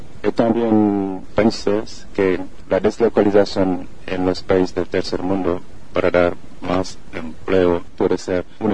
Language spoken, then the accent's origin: Spanish; Senegal; porque yo soy de Senegal, me acuerdo que había un caso en Senegal